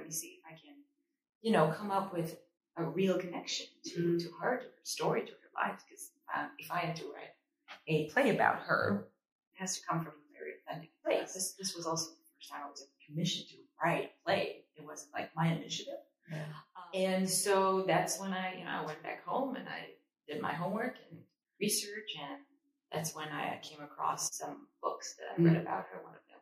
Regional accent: Israel; English is a second language; I was born and raised in Israel, and that's where I went to school for theater studies and for acting at Tel Aviv University.

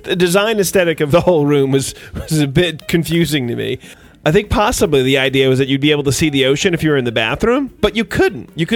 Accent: New York, United States; I grew up in New York, close to New York City, and for a large portion of my life in New York City

